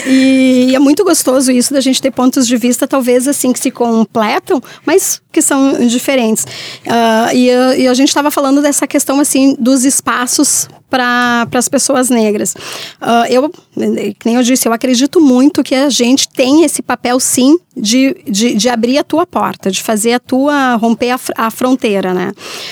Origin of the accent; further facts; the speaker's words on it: São Sebastião do Caí, Rio Grande do Sul, Brazil; E me criei numa cidade também de origem alemã, me criei em São Sebastião do Caí e frequentava todos os lugares com todo mundo. E de família pobre